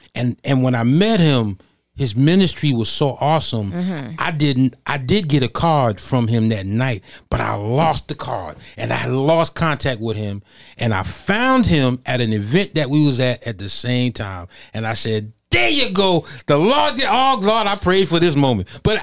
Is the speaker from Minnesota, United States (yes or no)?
no; New York, United States; trust me, I'm from New York, so I've heard some dope rap artists